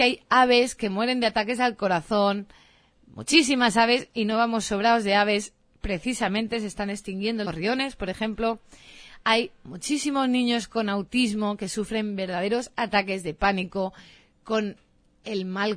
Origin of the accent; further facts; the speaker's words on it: Barcelona, Catalonia, Spain; Yo soy de Barcelona, estamos teniendo unos días horribles